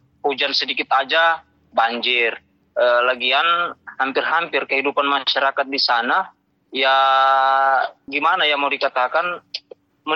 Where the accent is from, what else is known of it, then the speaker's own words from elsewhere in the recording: Bobo, North Maluku, Indonesia; Ya, lahir dan besar di Pulau Obi, di Desa Bobo.